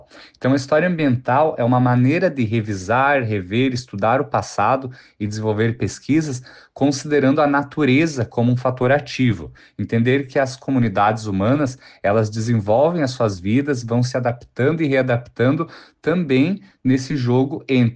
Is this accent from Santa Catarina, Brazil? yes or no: yes; Anita Garibaldi, Santa Catarina, Brazil; Eu sou natural de Anita Garibaldi, que fica no Planalto Catarinense, e desde novo, por origens familiares, descendente de italianos